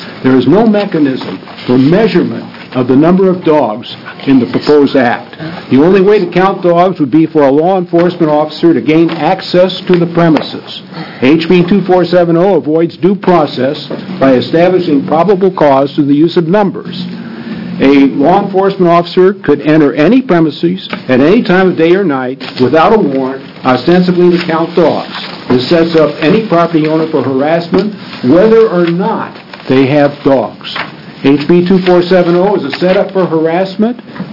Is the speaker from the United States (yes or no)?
yes; Seal Rock, Oregon, United States; I'm from Seal Rock on the Oregon coast.